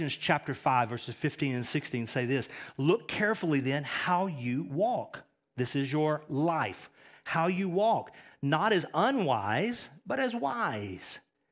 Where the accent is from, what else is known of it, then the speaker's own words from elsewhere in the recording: Texas, United States; I'm from East Texas. I don't have a lot of big, fancy words. I butcher the King's English.